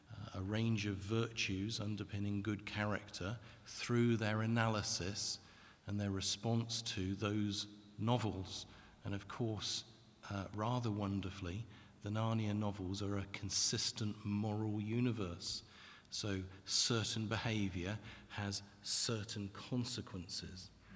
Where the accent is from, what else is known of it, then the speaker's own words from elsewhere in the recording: Salisbury, South West England, United Kingdom; also born or lived in Wales; now in Leeds, United Kingdom; I grew up in Salisbury in Wiltshire and taught in the south of England for a number of years. Started teaching in Wales and then moved to Leeds in the year 2000, 16 years ago.